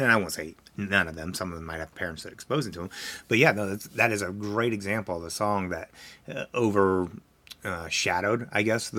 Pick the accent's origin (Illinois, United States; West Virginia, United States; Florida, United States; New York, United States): West Virginia, United States; Now, I grew up in West Virginia. I'm 45 years old, lived here primarily the majority of my life